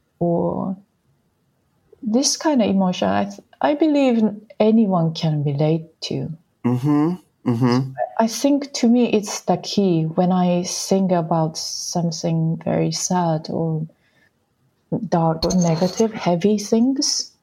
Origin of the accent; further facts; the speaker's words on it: Shiretoko, Hokkaido, Japan; moved away; This song is about my hometown, actually, my own hometown, which is Hokkaido, Shiretoko in Japan. Shiretoko is such a beautiful natural place surrounded by beautiful forest and lots of different wild animals, including big bear or deer, and yeah, lots of beautiful animals. And since I left Japan